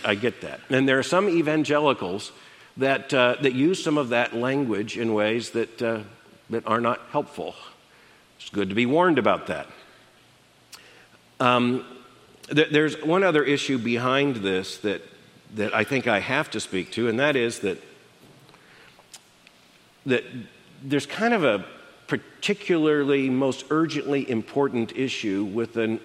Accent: the South, United States; I grew up in the South, born in the 1950s, though barely, and growing up in the 1960s.

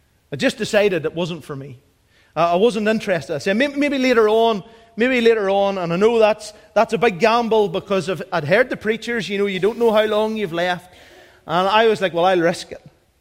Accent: Castledawson, Northern Ireland, United Kingdom; No matter where you grew up, you just have a wee soft spot, I think, for home. And I grew up in Castledawson.

